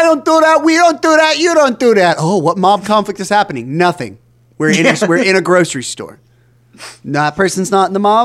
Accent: New Jersey, United States; We're both from New Jersey.

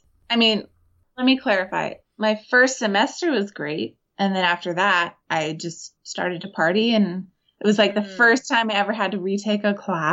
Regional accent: San Jose, California, United States; Yeah, born and raised in San Jose, grew up in the same house forever.

